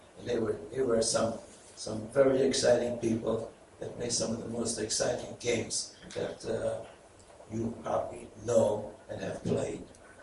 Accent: Chicago, Illinois, United States; they used to call me a city slicker because I was from Chicago

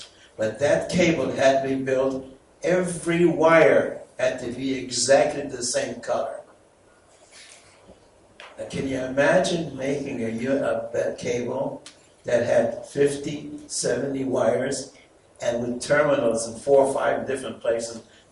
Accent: Chicago, Illinois, United States; they used to call me a city slicker because I was from Chicago

